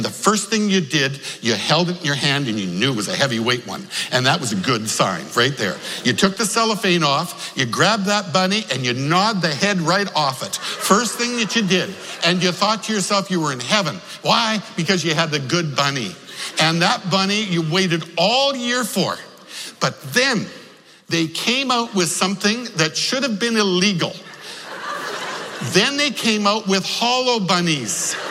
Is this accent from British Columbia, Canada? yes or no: no; Regina, Saskatchewan, Canada; now in New York, United States; I grew up in Regina, as I say, in Saskatchewan, up in Canada.